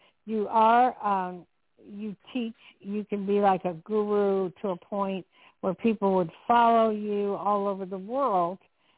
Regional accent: New Jersey, United States; also born or lived in New York; I'm from Jersey and grew up in the Jersey, New York area, so very familiar.

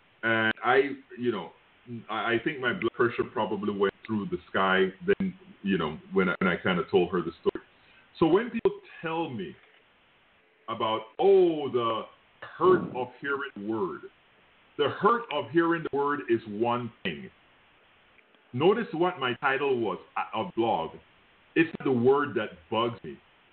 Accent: Panama; All he knew is that I was from Panama.

